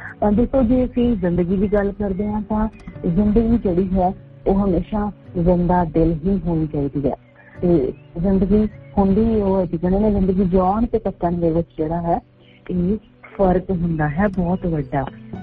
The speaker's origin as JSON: {"language": "Punjabi", "region": "Punjab", "country": "India", "moved": "yes", "said": "ਉਹ ਪੰਜਾਬ ਜਿਹੜਾ ਅਸੀਂ ਕਿੱਥੇ ਛੱਡ ਕੇ ਆਏ ਹਾਂ ਪਿੰਡਾਂ ਦੇ ਬਾਰੇ ਚ ਉਹਦੇ ਬਾਰੇ ਚ ਗੱਲ ਕਰ ਰਹੇ ਹਾਂ."}